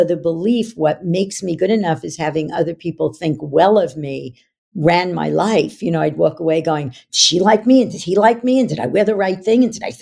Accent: New York, United States; And I was from New York. I was not woo-woo.

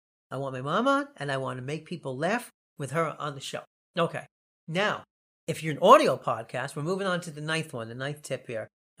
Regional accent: New York City, New York, United States; And I go, yo, I'm from Brooklyn.

